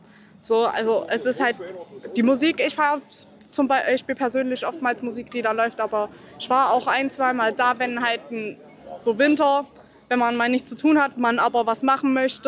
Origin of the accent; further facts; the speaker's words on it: Nuremberg, Bavaria, Germany; Aus Nürnberg.